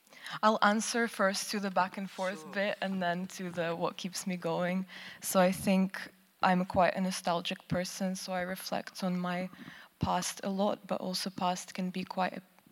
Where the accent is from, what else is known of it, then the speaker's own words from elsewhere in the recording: Ukraine; first language Russian; English is a second language; I grew up in East Ukraine, so it's very Russified, kind of. I spoke Russian growing up and I consumed Russian culture